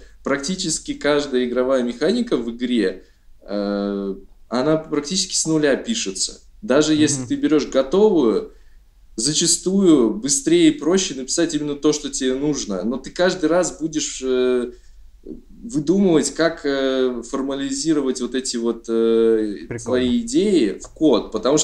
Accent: Uzbekistan; Потому что я вырос в Узбекистане

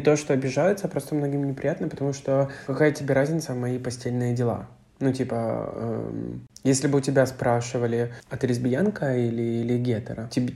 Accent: Ukraine; now in Warsaw, Poland; я живу в Варшаве. Я с Украины, и мне 22 года. И я гей.

